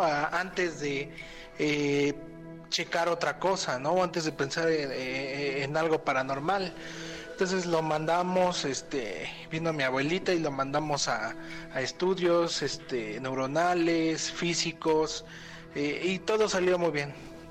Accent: Tecámac, State of Mexico, Mexico; de Tecámac.

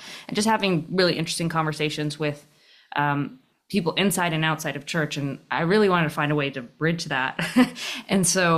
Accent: Phoenix, Arizona, United States; moved away as an adult; Yeah, so I grew up in Phoenix, Arizona, but I moved to Northern California in 2014 to go to film school.

